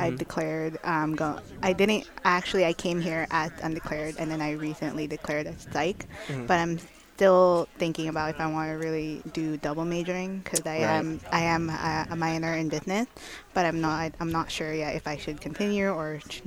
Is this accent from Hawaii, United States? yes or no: no; Novato, California, United States; also born or lived in Philippines; I grew up in Novato, about 20 minutes from here, but I was born in the Philippines. I moved here when I was very young